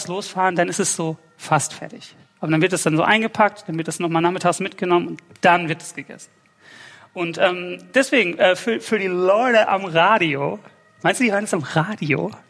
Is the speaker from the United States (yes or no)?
yes; Atlanta, Georgia, United States; also born or lived in Huntsville, Alabama; Ich bin ja nicht geboren, aber ich bin aufgewachsen in den Vereinigten Staaten von Amerika, in Atlanta, Georgia. Danach haben wir sehr lange in Huntsville, Alabama gelebt.